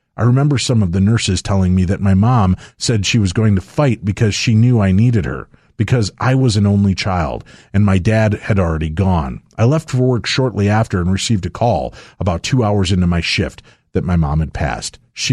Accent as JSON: {"language": "English", "town": "San Francisco", "region": "California", "country": "United States", "tie": "born or raised there", "said": "a 1,700 square foot home seemed like a mansion compared to the 900 square foot home I grew up in San Francisco."}